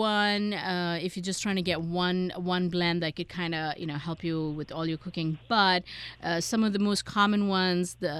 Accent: India; when I was growing up in India

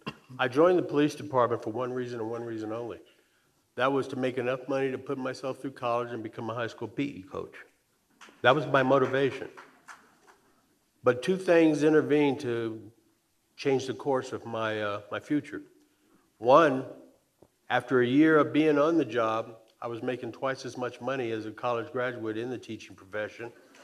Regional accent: El Paso, Texas, United States; Because no one in my history growing up in America ever called me N-word. I was called nigga on three occasions in school, in the El Paso school system.

